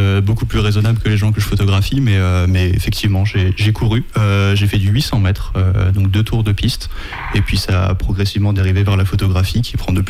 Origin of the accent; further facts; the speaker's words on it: Île-de-France, France; Alors, je viens de région parisienne. J'habite là-bas la majeure partie du temps, sauf quand je voyage justement pour la photographie.